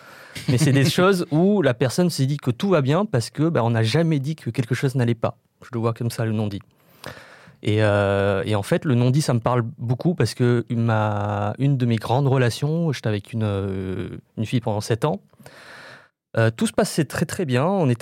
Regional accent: France; born there; je suis d'origine vietnamienne. Enfin, je suis né en France, mais mes parents sont vietnamiens.

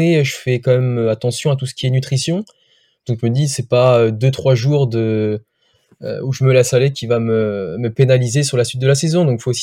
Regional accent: Brittany, France; j'ai 22 ans, je suis originaire de Bretagne, donc j'habite à Saint-Brieuc

